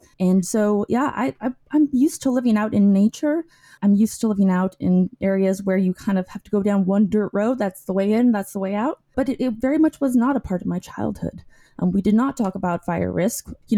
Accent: Placerville, California, United States; I'm from Placerville, California. So it's a very small town in the Sierra Nevada foothills.

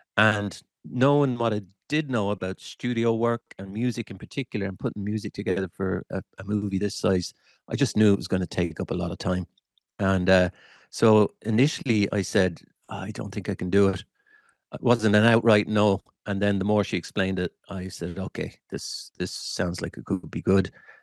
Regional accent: Waterford, Munster, Ireland; accent: Waterford; Just so happened that I lived in Waterford and grew up in Waterford. So I knew the accent

